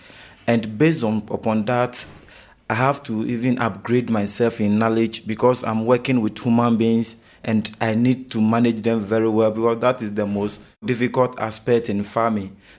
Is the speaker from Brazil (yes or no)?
no; Accra, Greater Accra, Ghana; from Ghana, Accra. That's the Greater Accra region